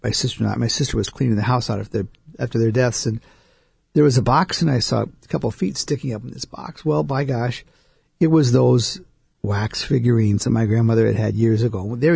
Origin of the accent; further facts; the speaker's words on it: Illinois, United States; growing up in Illinois, which was cold and all those kind of things, I used to go out with my grandfather right after Thanksgiving and hang Christmas lights on his house